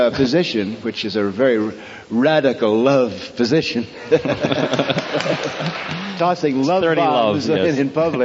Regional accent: Ireland; I feel that it's my function, rightly or wrongly, to, as an Irish storyteller... To play that role of making fun.

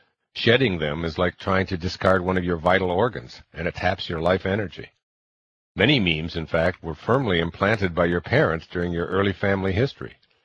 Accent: Midwest, United States; These ideas were invisibly passed on to me as I grew up in the Midwest in the 1940s.

